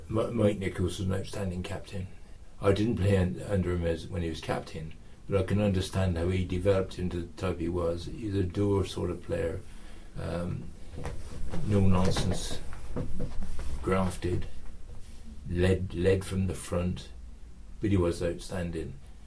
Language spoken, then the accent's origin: English; Cheltenham, South West England, United Kingdom; We were both Cheltenham Grammar School boys, so we were the intake from Cheltenham, where we would come from Cheltenham.